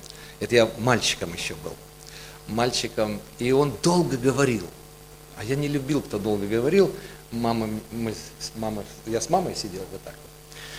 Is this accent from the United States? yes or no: yes; Sacramento, California, United States; Я говорю, я тоже с Сакраменто.